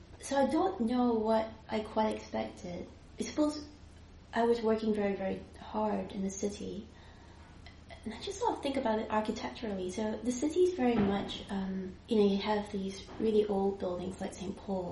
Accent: Malaysia; also born or lived in London, United Kingdom; So I grew up in Malaysia, studied and worked in London, and then went back to something. So kind of like went back to my roots a bit.

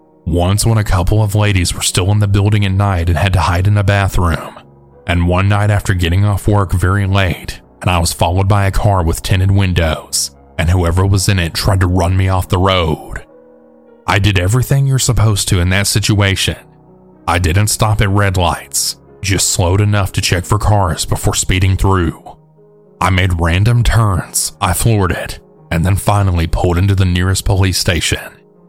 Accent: South Africa; I'm from South Africa, and most of my family still lives there.

